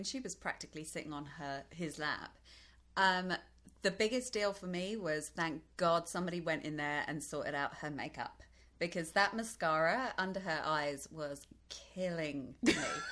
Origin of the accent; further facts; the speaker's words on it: Brighton, South East England, United Kingdom; Brighton, Sussex, UK. Mm-hmm. Yes, I've been here for 8 years.